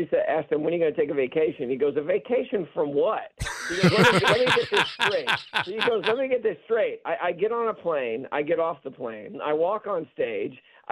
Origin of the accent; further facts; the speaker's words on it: Dallas, Texas, United States; now in Los Angeles, United States; Well, I grew up in Texas and in Dallas